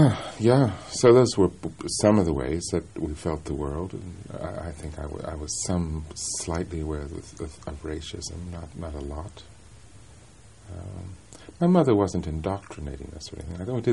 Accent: New Jersey, United States; Well, as I was growing up in New Jersey, I went to a normal...

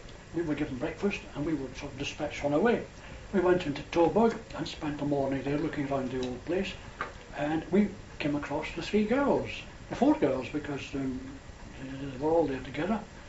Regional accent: Scotland, United Kingdom; well, we're two Scottish students, we're on a tour of Germany, and we've been told we can camp.

